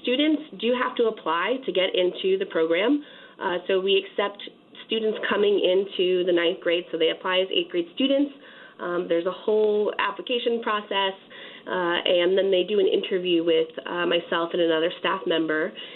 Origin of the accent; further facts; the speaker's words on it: Connecticut, United States; I grew up raising quarter horses, and I grew up in Northwest Connecticut in a town much smaller than Stanford.